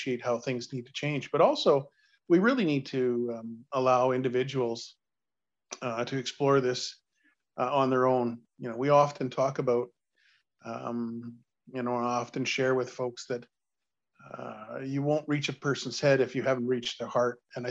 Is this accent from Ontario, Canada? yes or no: no; Manitoba, Canada; now in Regina, Canada; I come originally from Okotoksepe First Nation in Manitoba. I live now in beautiful Treaty 4 territory, which is in Regina, Saskatchewan.